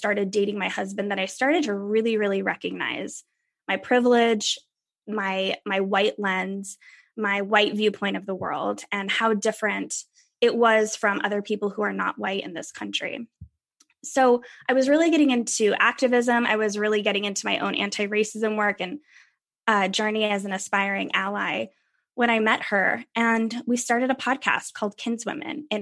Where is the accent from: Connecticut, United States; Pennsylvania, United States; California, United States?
Pennsylvania, United States; But I grew up in Pennsylvania. And, you know, my story, you know, I come from very humble beginnings.